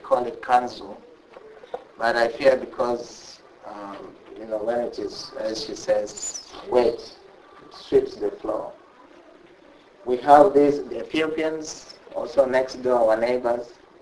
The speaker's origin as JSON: {"language": "English", "country": "Uganda", "said": "I'm from Uganda."}